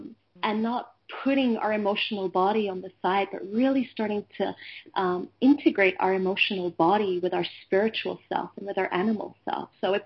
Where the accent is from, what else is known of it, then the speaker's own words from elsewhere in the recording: Egypt; and I grew up in Egypt.